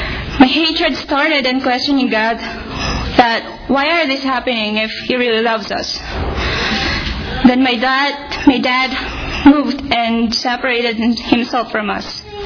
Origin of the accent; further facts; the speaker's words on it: Philippines; English is a second language; moved away as an adult; now in Canada; I was born in the Philippines and just got here in Canada a year ago to work as a caregiver.